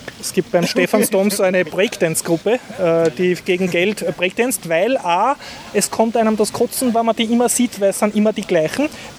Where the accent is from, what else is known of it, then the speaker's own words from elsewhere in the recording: Vienna, Austria; Bin echter Wiener.